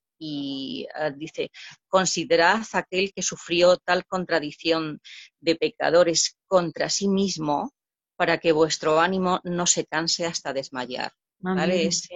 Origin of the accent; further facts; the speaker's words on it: Extremadura, Spain; now in Madrid, Spain; soy española, ¿no? O soy de Extremadura, no sé.